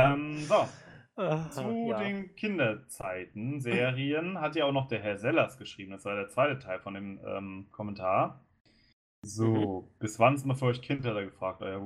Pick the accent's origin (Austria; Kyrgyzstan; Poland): Austria; aber bei uns in Österreich ist immer der Kasperl mit dem Pezibär gelaufen.